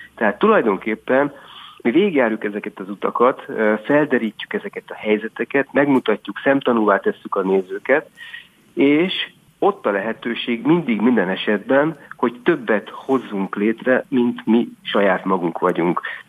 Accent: Debrecen, Hajdú-Bihar, Hungary; mi mindannyian debreceniek vagyunk, Debrecenbe jöttünk

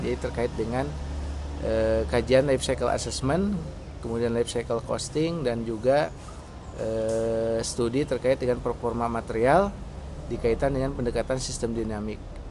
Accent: Sukabumi, West Java, Indonesia; Saya asal dari Sukabumi, Sukabumi Selatan ya tepatnya, dekat Pantai Selatan.

